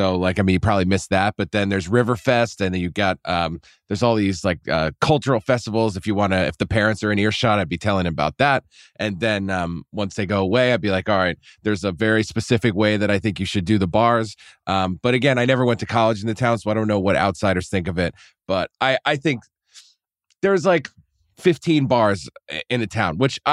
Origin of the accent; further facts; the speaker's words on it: Poughkeepsie, New York, United States; And I'm so happy that your college town is my hometown. Oh, and stay out of the north side. Stay on the south side.